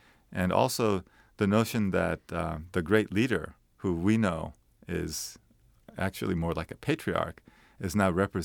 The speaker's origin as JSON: {"language": "English", "town": "Poughkeepsie", "region": "New York", "country": "United States", "said": "like I come from Poughkeepsie"}